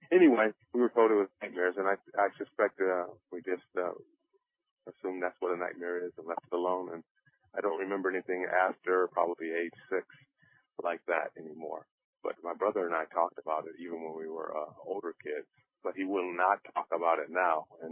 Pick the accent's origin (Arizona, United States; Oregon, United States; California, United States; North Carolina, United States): California, United States; Santa Monica; when growing up in Santa Monica and California, Southern California area, we were in the pool a lot